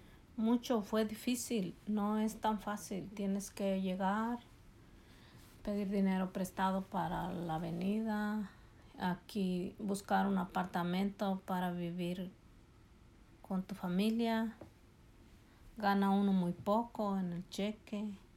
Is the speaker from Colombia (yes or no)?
no; Huaycali, Guerrero, Mexico; now in Chicago, United States; Yo soy de un lugar que se llama Huaycali, Guerrero. Municipio de General Canuto Neri. Guerrero, México es.